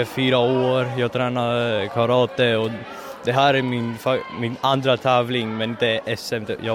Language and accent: Swedish; Greece; now in Stockholm, Sweden; Nej, jag kommer från Grekland och jag bor i Stockholm.